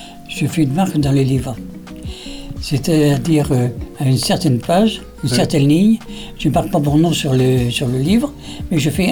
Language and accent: French; Béruges, Nouvelle-Aquitaine, France; je suis originaire de Béruge